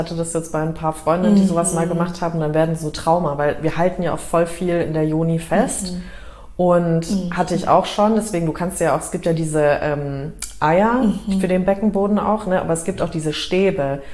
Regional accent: United States; German is a second language; also born or lived in Canada; now in Germany; ich bin in Amerika aufgewachsen, ich war lange in Kanada.

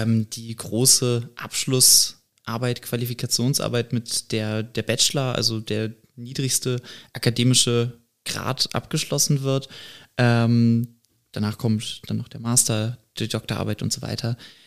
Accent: North Rhine-Westphalia, Germany; Nein, ich bin nicht gebürtig aus Schleswig-Holstein, ich bin Ostwestfale tatsächlich.

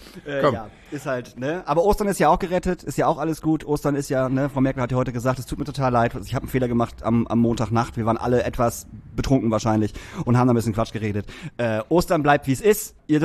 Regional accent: Papenburg, Lower Saxony, Germany; Und Papenburg irgendwie, was auch, ne, na, da ist, wo ich herkomme, irgendwie 200.

